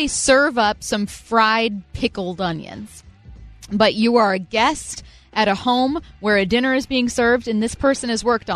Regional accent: Washington, United States; this comes from being someone who is born and raised in Washington, someone who's local

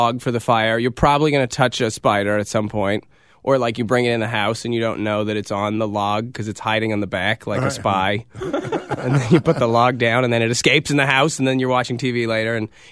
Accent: Montreal, Quebec, Canada; born there; I was born in Montreal

